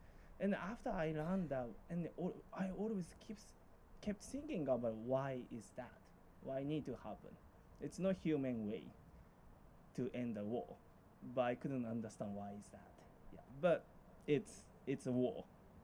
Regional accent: Hiroshima, Japan; So my story is actually I was born in Hiroshima.

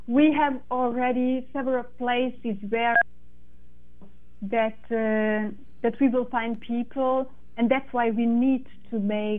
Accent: Budapest, Hungary; English is a second language; moved away as an adult; also born or lived in Pécs; And then when I was 18, it was 2003, I moved from Budapest to the south part of Hungary, to Pécs.

